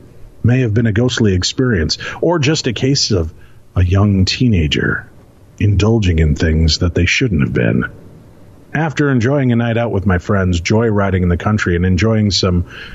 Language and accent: English; Chicago, Illinois, United States; I'm from the Chicago area.